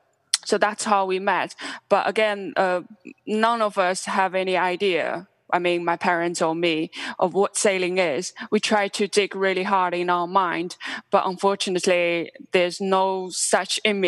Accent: Shanghai, China; I was sent or driven by my father to the suburb of Shanghai. My hometown is Shanghai.

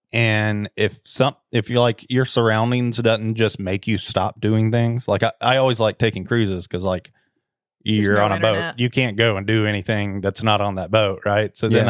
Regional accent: Georgia, United States; And being that we're from South Georgia and I'm saying that, that means that like it's, bad.

